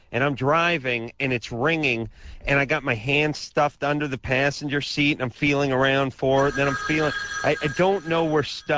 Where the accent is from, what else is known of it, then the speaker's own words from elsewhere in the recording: North Hollywood, California, United States; It's like I'm from North Hollywood. And it gets pretty hot